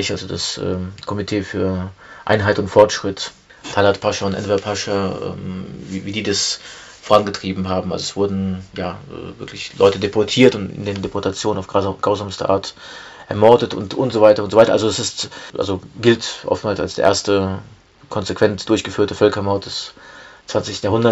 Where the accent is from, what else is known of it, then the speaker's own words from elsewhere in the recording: Germany; also born or lived in Russia; ich bin ja in Russland geboren und bin in Deutschland aufgewachsen